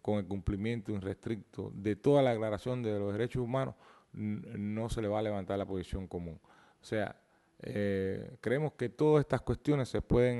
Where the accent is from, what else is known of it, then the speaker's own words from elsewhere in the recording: Cuba; eso tenemos que ser autocríticos nosotros como cubanos